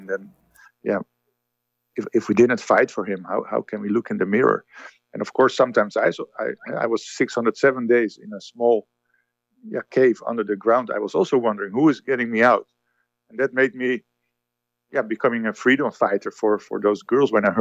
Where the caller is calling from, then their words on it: Rotterdam, South Holland, Netherlands; Here I am from Rotterdam.